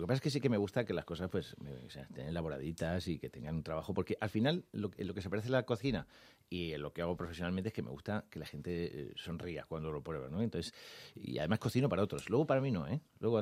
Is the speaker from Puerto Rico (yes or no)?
no; Albacete, Castilla-La Mancha, Spain; also born or lived in Melilla; soy de Albacete, la gente de Albacete somos honestos